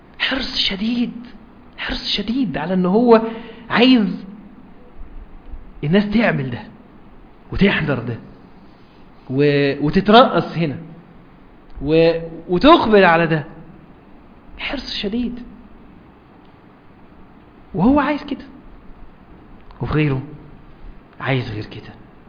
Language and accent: Arabic; Egypt; تعرف بيقولوا كلمة كده عندنا في مصر، اللي يخاف من العفريت ايه يطلع له